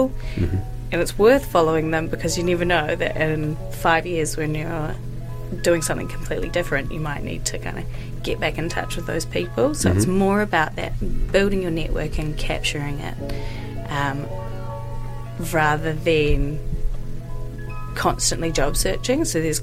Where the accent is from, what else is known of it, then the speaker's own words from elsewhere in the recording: New Zealand; And it feels really unnatural as a Kiwi with our kind of tall poppy syndrome and things.